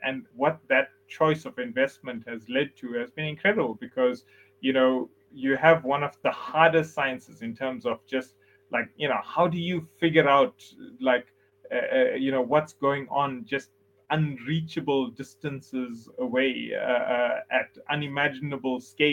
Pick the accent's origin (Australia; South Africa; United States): South Africa; The benefit of being in South Africa and growing up in South Africa is that you learn to sort of understand inequality